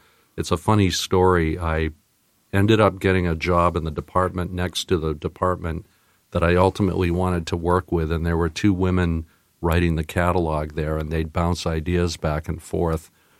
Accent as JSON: {"language": "English", "town": "Falmouth", "region": "Maine", "country": "United States", "tie": "born or raised there", "also_born_or_lived": "Wisconsin", "said": "But I grew up in Falmouth and have lived most of my life here. I took a 4-year hiatus to go to Wisconsin to go to college, but largely because of growing up here in Maine"}